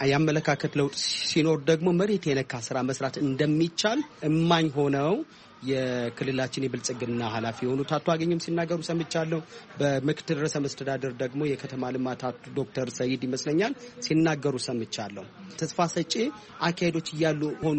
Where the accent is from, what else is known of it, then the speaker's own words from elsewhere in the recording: Bahir Dar, Amhara, Ethiopia; መኖረው እዚህ ባህር ዳር ከተማ ውስጥ ነው። ተወልጄ ያደግኩትም እዚሁ ባህር ዳር ነው።